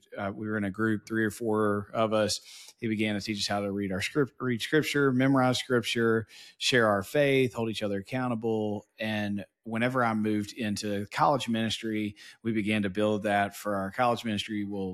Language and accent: English; Louisiana, United States; Yeah, we're both from Louisiana, so I have to think that played in some way.